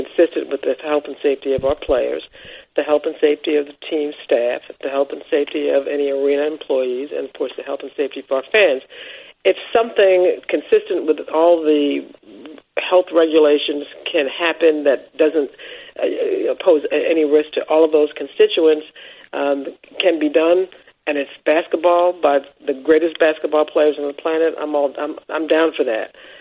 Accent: New York, United States; I'm a New Yorker. I live here.

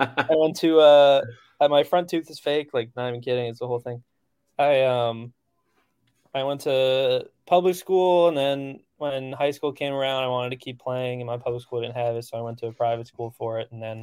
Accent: New Jersey, United States; Yeah, I grew up like in Central Jersey, so Starline Ballroom was probably like the big one growing up that I went to all the time.

